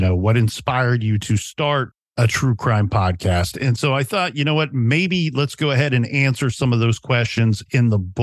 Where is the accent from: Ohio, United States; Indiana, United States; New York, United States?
Ohio, United States; I didn't grow up in this area. I grew up in Ohio.